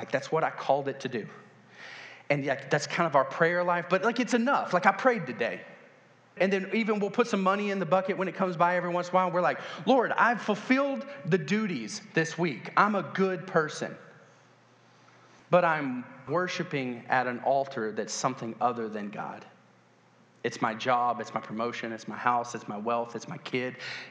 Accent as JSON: {"language": "English", "region": "the South", "country": "United States", "said": "Now, I'm from the South, so air conditioner's life."}